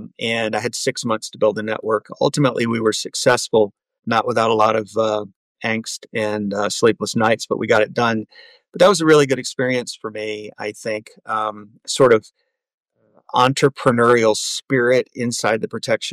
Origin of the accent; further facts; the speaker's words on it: Madison, Mississippi, United States; I grew up in Jackson, Mississippi area, a small town called Madison, which is just north of Jackson, suburb community.